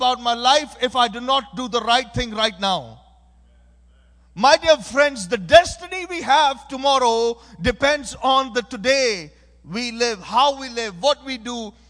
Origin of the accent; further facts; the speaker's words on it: Pakistan; I am coming from Pakistan, which is on the list of the top 10 most persecuted countries in the world.